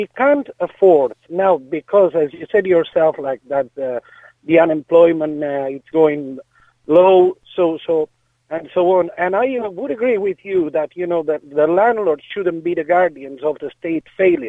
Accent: Catalonia, Spain; now in Ireland; because I'm originally from Catalonia.

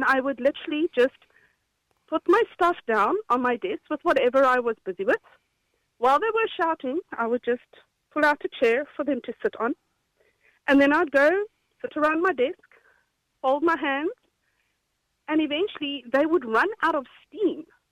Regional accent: South Africa; I'm South African.

